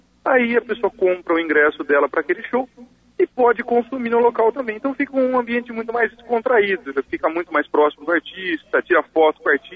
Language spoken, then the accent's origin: Portuguese; Serra Negra, São Paulo, Brazil; Eu sou de Serra Negra